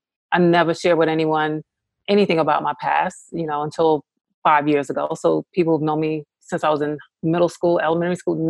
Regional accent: New York, United States; So from birth until about almost 4 years old, I was raised by a white foster family who took me in New York. I was born in New York

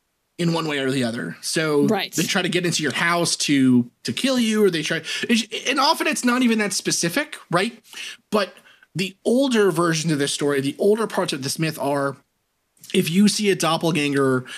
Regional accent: New York, United States; our house had hot water heat in it growing up in New York.

